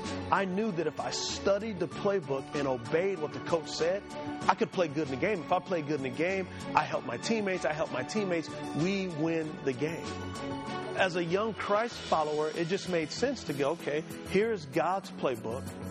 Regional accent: San Antonio, Texas, United States; I grew up in San Antonio, Texas. I was primarily raised by my grandmother, my mom and dad.

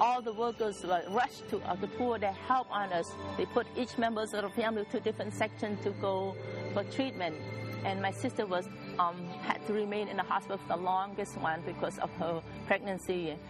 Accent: Cambodia; Growing up in Cambodia as a child, life was good. We had everything that we need. We lived in a middle-class family.

